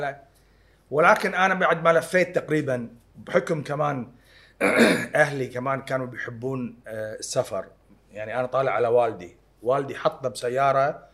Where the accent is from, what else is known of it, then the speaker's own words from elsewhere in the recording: Kuwait; طفولتي أكيد ببلدي بالكويت. نعم. أنا انخلقنا وانولدنا وتربينا وعشنا بالكويت